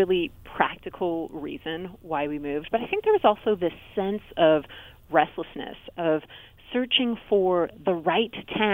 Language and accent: English; California, United States; I grew up in California and lived in the same house my entire first 18 years.